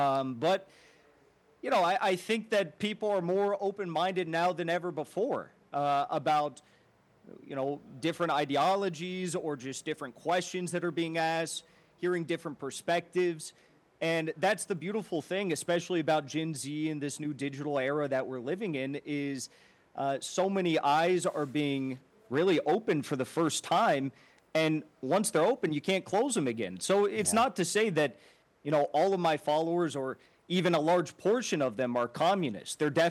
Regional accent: United States; So I am a Marxist-Leninist. I'm an American communist. But also with that, you know, I'm an American patriot. I'm an Orthodox Christian.

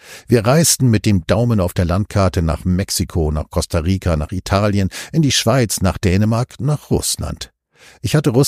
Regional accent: Hamburg, Germany; moved away as an adult; insbesondere an Hamburg, wo ich geboren wurde, an meinen Stadtteil Altona, wo ich aufgewachsen bin

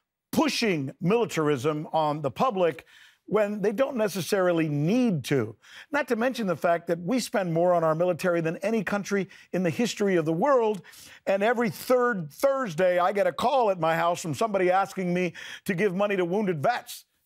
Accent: United States; And you know what's funny? As an American, this bothers me.

